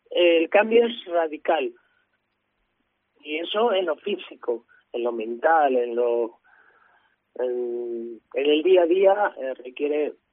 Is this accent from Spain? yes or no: yes; Zamora, Castile and León, Spain; Yo soy de Zamora, sí.